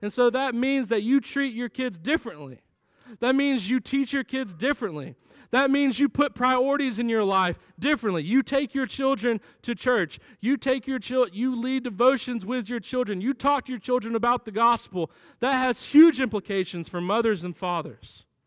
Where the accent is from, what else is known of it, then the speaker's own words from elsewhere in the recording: the South, United States; Because I grew up in the South, I need to defend my heritage.